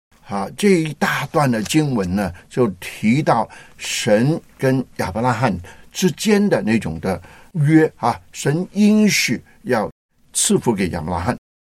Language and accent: Chinese; China; 当然我们是中国人，神爱我们中国人